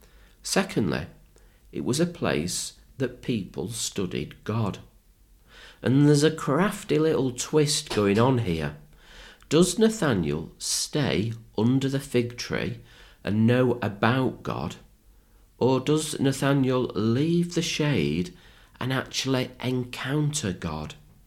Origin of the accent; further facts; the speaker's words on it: Manchester, North West England, United Kingdom; It's like when I was growing up in Manchester